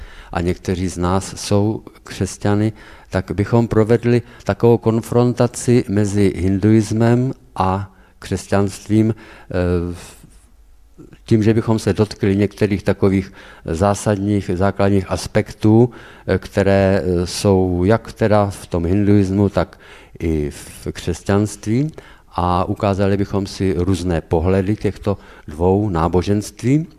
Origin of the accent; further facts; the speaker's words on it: Havířov, Moravian-Silesian Region, Czechia; jsme z Havířova, jsme z podobné církve, nebo ze stejné církve jako tady, to znamená z apoštolské církve.